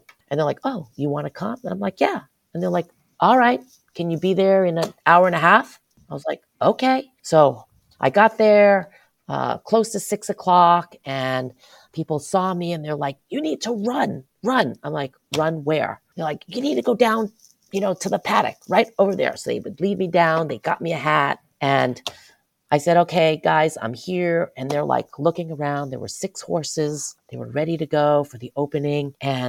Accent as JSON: {"language": "English", "town": "Great Neck", "region": "New York", "country": "United States", "tie": "born or raised there", "lives_now": "San Francisco, United States", "said": "I was born in New York, grew up on Long Island, in Great Neck, Long Island. We didn't have a lot of agriculture in Long Island. Then I moved to San Francisco."}